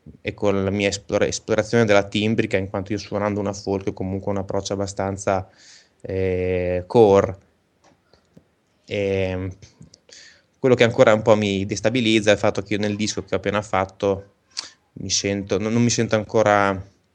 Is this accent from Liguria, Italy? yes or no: yes; La Spezia, Liguria, Italy; poi ho avuto delle esperienze in formazioni nel mio paese, io sono della Spezia, in provincia di non so più cosa